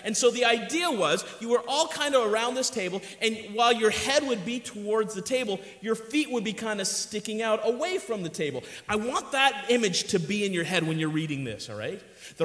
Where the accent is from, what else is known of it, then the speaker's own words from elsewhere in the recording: India; Never understood that term, Indian style. I'm Indian. I never sat that way